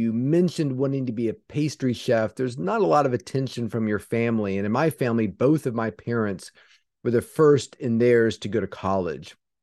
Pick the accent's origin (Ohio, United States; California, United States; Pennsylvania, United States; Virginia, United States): Virginia, United States; Salem; I grew up in Salem, Virginia, in a sort of suburb of Roanoke, Virginia, down in the southwest part of Virginia.